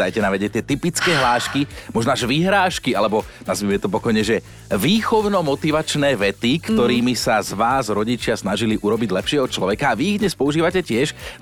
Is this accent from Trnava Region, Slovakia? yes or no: yes; Trnava, Trnava Region, Slovakia; U nás v Trnave sa tiež napríklad toto používalo, že Soňa vyťahuje.